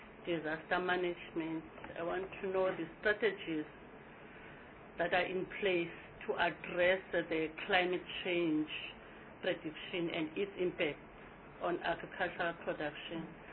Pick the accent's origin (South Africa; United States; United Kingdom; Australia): South Africa; Eastern Cape; I think I'm from the Eastern Cape.